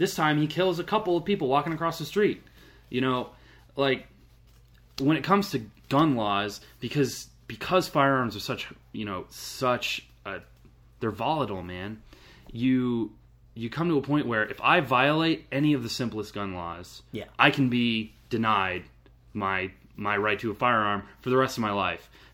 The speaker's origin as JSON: {"language": "English", "region": "Georgia", "country": "United States", "said": "I'm from Georgia."}